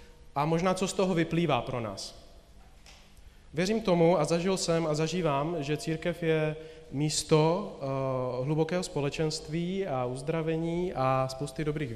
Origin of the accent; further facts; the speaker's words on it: Slovakia; Czech is a second language; now in Prague, Czech Republic; som Slovák, kromne iného, ja sa maskuju. Já jsem tady z Prahy od Baptistů jinak, tedy v České republice